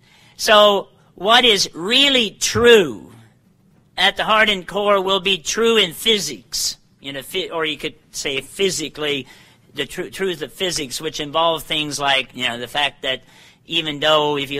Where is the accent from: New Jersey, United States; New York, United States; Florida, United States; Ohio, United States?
Ohio, United States; I'm not from Missouri, but I am from Ohio, right?